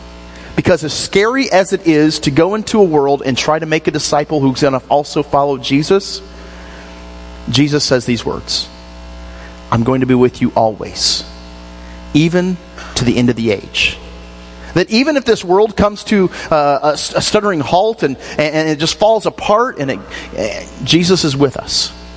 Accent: Michigan, United States; my family had just dropped me off in Missouri. We grew up in Michigan

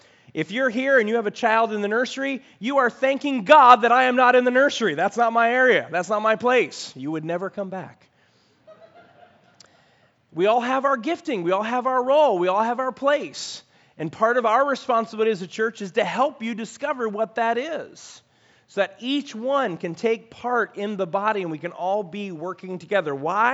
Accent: Chicago, Illinois, United States; I'm from Chicago, and I used to love going to museums.

